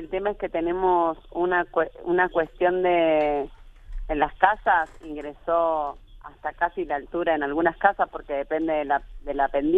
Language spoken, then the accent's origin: Spanish; El Trébol, Santa Fe, Argentina; yo nací acá en el Trébol, me crié y recuerdo cuando estaba en sexto grado la primera gran inundación